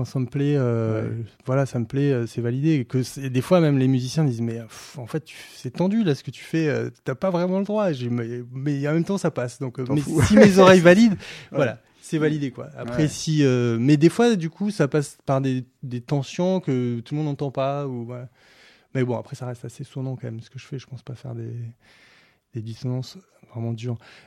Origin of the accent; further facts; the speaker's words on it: Montpellier, Occitanie, France; je jouais à Montpellier, je suis de Montpellier, du coup.